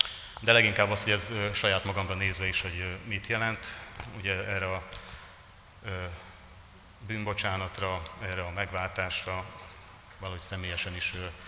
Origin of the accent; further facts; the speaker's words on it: Budapest, Hungary; családommal 17 éve lakunk itt a kerületben, és járunk ebbe a gyülekezetbe. Budapesten születtem, ebben a városban is éltem mindig. Szüleim római katolikus szertartás szerint kereszteltek meg